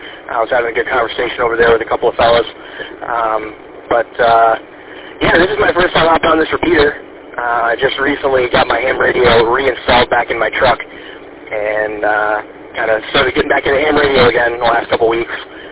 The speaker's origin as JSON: {"language": "English", "town": "Lake Orion", "region": "Michigan", "country": "United States", "said": "I'm from Lake Orion, so I got a little bit of a haul to come down and see her."}